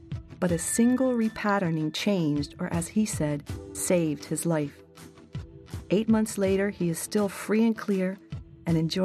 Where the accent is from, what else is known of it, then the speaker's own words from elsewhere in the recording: Nevada, United States; from Nevada